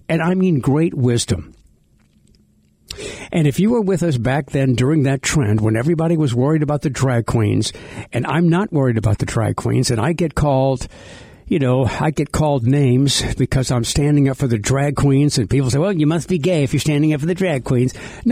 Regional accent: New Orleans, Louisiana, United States; I grew up in New Orleans. My parents took us to the Quarter when we were kids

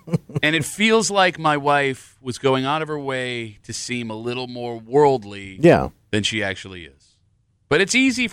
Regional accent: Kansas, United States; if I didn't have enough Italians to deal with growing up in Kansas

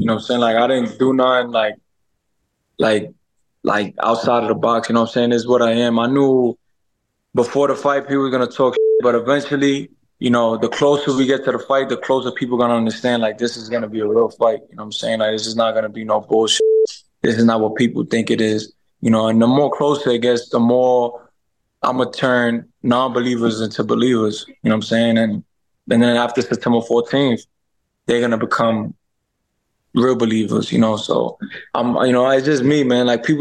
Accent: New York, United States; I'm from New York, you know, and yeah, it's game time, man.

